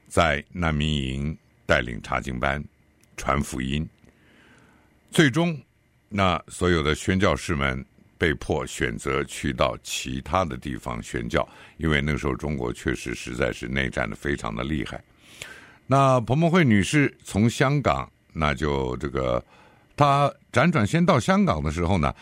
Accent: Taiwan; 像我们在台湾长大，你让我们讲所谓的少数民族的语言，那是非常非常困难的。

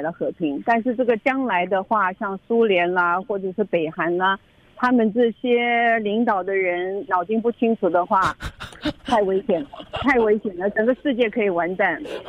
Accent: Japan; 我是在日本长大的中国人

